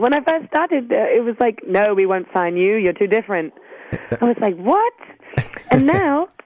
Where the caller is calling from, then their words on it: South West England, United Kingdom; Yeah, I am. I'm in Devon.